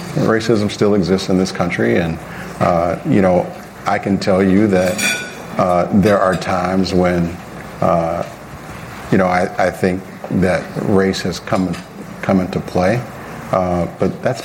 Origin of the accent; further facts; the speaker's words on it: Maywood, Illinois, United States; also born or lived in Bellwood; I mean, I grew up in Maywood and Bellwood, and, you know, I've lost friends, I've lost family members to violence.